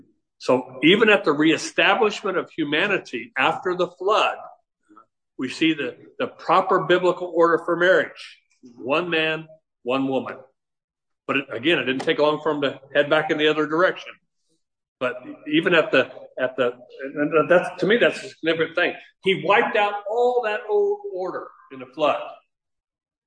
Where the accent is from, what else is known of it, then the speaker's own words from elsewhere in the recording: Arizona, United States; when I grew up here in Arizona, fifth grade, I started chopping cotton.